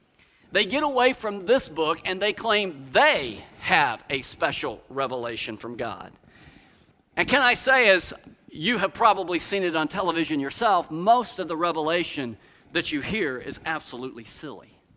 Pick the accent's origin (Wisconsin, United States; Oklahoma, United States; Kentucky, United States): Oklahoma, United States; Tulsa; You know, I grew up in Tulsa, Oklahoma.